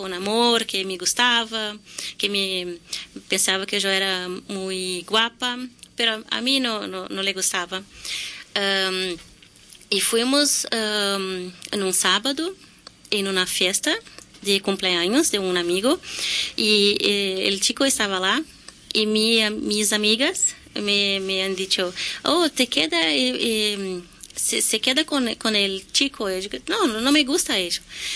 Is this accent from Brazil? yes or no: yes; Porto Alegre, Rio Grande do Sul, Brazil; Spanish is a second language; Hola, yo soy de Porto Alegre